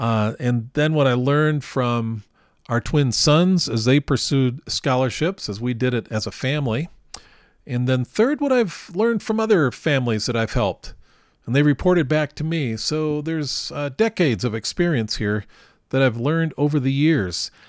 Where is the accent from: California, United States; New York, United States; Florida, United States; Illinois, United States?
New York, United States; I grew up in New York, upstate New York. We had the leaves and maple trees, all of that.